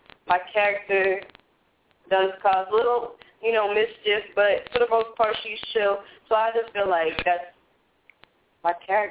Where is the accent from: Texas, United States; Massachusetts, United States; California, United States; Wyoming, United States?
Massachusetts, United States; Boston; also born or lived in Wilkes-Barre; Okay, so originally I'm from Boston, East Cambridge, you know what I'm saying?